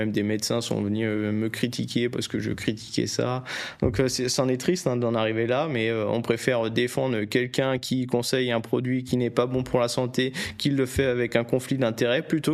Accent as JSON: {"language": "French", "region": "Brittany", "country": "France", "said": "Mais je suis breton"}